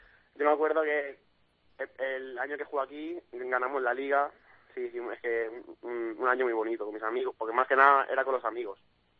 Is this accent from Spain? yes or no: yes; Montmeló, Catalonia, Spain; De Montmeló.